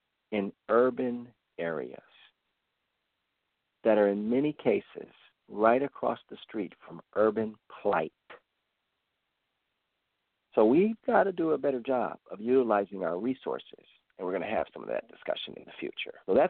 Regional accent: Florida, United States; now in New York, United States; in Florida, my home state, Ohio, New York, my current state

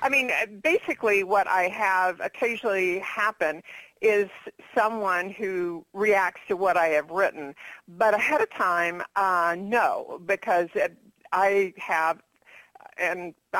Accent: Texas, United States; Or, I am from Texas.

